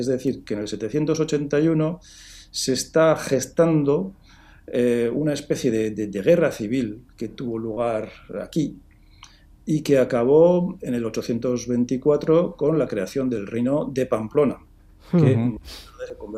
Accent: France; Yo crecí en Francia y allí el cantar

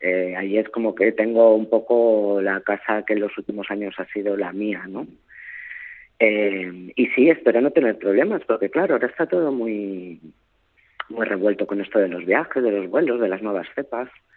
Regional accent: Spain; soy española y no tengo muchos problemas de comunicación, pero enseguida notan que no eres de allí, ¿no?

